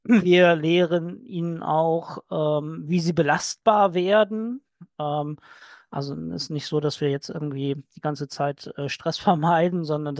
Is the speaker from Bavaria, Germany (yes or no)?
no; Lower Saxony, Germany; Ich komme aus der Nähe von Lüneburg